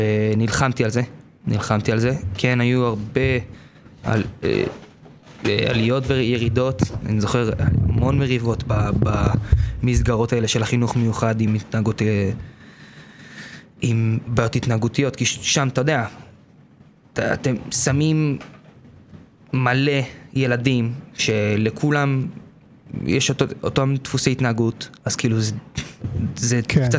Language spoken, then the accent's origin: Hebrew; Petah Tikva, Central District, Israel; האחים שלי, אתה יודע, גדלנו בפתח תקווה.